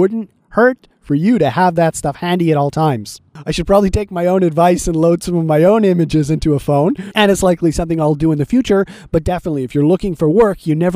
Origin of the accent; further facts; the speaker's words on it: Montreal, Quebec, Canada; I'm from Montreal, Quebec, and one of the big guides here in Montreal